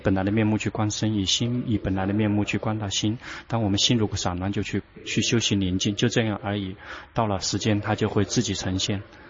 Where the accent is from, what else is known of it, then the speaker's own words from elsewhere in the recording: China; 我们中国人没有举牌的，不要提问了